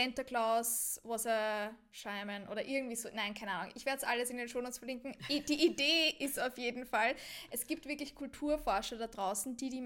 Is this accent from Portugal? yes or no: no; Austria; Bei uns, wir feiern den Niccolo am 6. Dezember. Mhm. Krampus ist am 5. Dezember. Bei uns in Österreich heißt es Krampus.